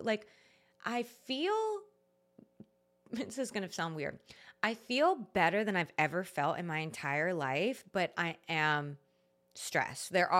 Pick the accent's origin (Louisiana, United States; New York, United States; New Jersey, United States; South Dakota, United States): Louisiana, United States; New Orleans; I was like, oh my gosh, we're from New Orleans.